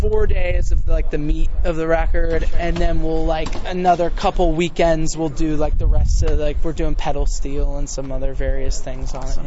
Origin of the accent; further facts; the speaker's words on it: Virginia, United States; I grew up going up there, so I'm from Virginia, but we always go up in the summer.